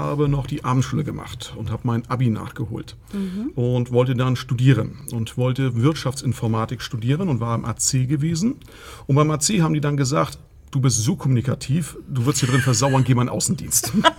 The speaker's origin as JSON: {"language": "German", "town": "Bad Segeberg", "region": "Schleswig-Holstein", "country": "Germany", "said": "ich komme oben aus dem Norden, Bad Segeberg in der Nähe von Lübeck."}